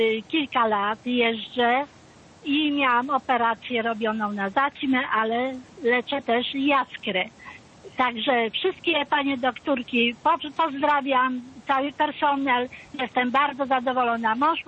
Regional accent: Namysłów, Opole Voivodeship, Poland; z Namysłowa, polskie.

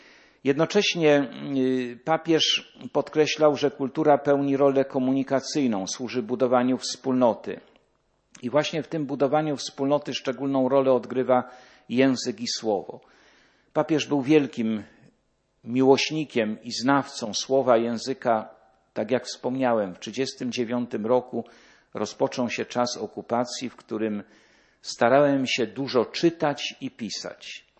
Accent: Jelenia Góra, Lower Silesian Voivodeship, Poland; Jechałem w jakąś noc fatalną z rodzinnej Jeleniej Góry do Poznania

